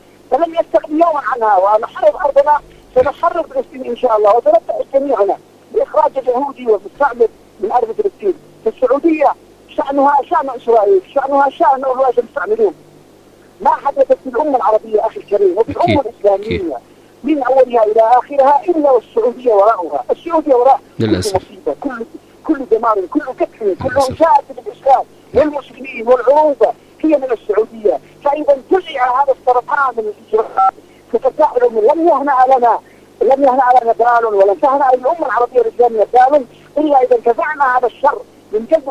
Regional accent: Yemen; نحن شعب يمني ودولة مستقلة.

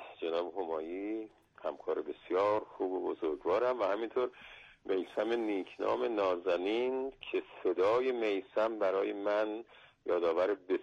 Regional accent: Kerman, Iran; البته اون زمان کرمان بودم، من کرمانیم.

